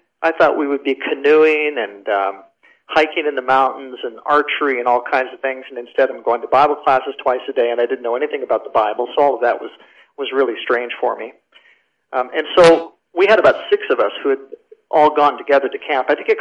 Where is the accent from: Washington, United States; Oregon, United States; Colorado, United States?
Oregon, United States; now in Canada; Well, I grew up in Oregon, although I've been in Canada since 1986 for the most part. I'm from the United States and grew up in Oregon.